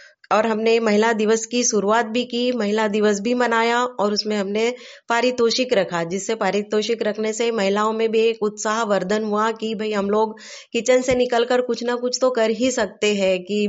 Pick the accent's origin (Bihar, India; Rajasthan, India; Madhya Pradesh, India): Madhya Pradesh, India; Athner; मैं आठनेर से हूँ, विकास नगर।